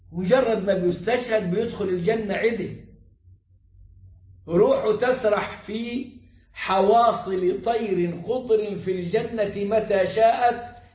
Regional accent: Egypt; عندنا في مصر

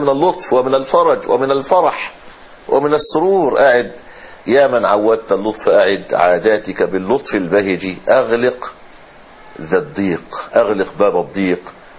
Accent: Egypt; حدث عند الناس، عندنا في مصر، عند الكثيرين من أهل مصر، نوع من أنواع اليأس.

